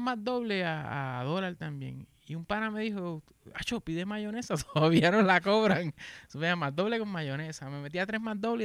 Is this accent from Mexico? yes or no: no; Bayamón, Puerto Rico; De Bayamón.